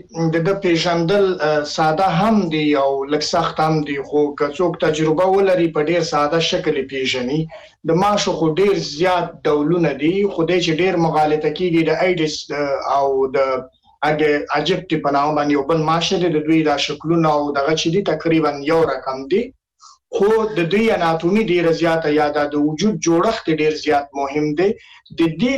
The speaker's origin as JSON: {"language": "Pashto", "region": "Nangarhar", "country": "Afghanistan", "said": "زه د ننګرهار یم"}